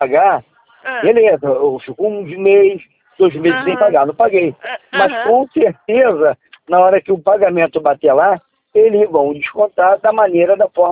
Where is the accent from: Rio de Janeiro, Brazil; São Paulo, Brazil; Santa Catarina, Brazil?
Rio de Janeiro, Brazil; Sou do Rio.